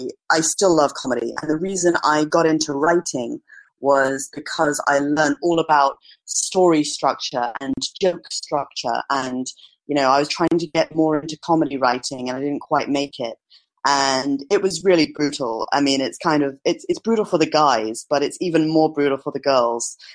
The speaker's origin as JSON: {"language": "English", "region": "Dubai", "country": "United Arab Emirates", "tie": "born or raised there", "moved": "as an adult", "said": "I was born and brought up in the Middle East. My mother's British, my father's Emirati. And I went to school in Dubai. And then when I reached the age of 18, I went back to the UK for university."}